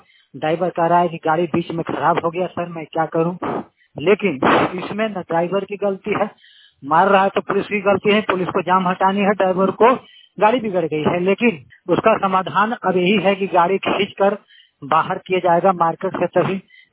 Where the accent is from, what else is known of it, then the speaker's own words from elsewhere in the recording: Palamu, Jharkhand, India; मैं झारखंड के पलामू से हूँ।